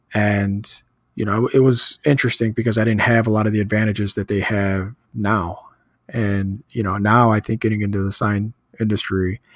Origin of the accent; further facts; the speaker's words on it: Chicago, Illinois, United States; now in Florida, United States; I'm not. I was born and raised in Chicago. That's where my heart's at. My family still lives there.